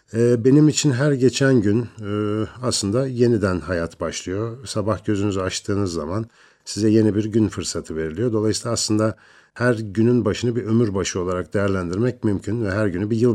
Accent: Ankara, Turkey; Eski Ankara Radyo binasında büyüdüğümü söyleyebilirim.

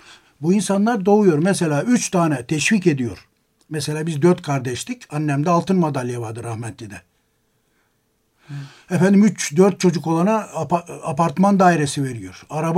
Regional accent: Bulgaria; moved away as an adult; orada yetiştim. Evet. Yani 27 yaşına kadar.

